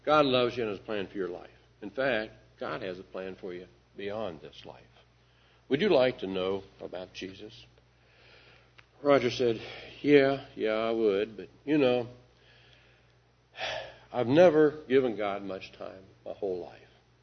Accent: Kentucky, United States; I'm not so sure what's going on in Trigg County, but I'm from Callaway County.

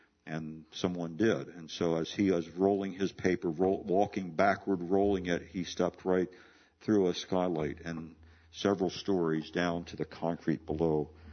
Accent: Maryland, United States; took place in my hometown area back in Western Maryland years ago.

